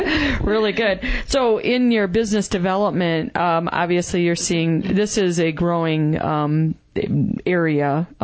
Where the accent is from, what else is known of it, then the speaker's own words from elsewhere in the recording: Michigan, United States; I'm originally from Michigan, which everyone knows, and we have a Spectrum there